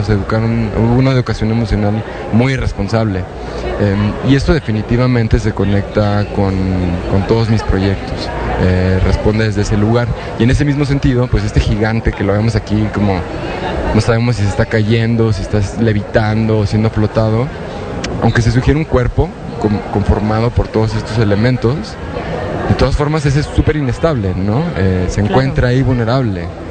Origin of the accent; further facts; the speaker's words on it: Aguascalientes, Mexico; also born or lived in Guanajuato; yo no soy de Ciudad de México, yo soy de Aguascalientes y luego me fui a estudiar arte en la Universidad de Guanajuato.